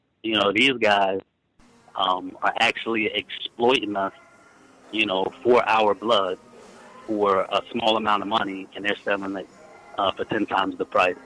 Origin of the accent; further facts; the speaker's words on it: New York City, New York, United States; now in Delaware, United States; I stay in Delaware now, but I grew up in New York City.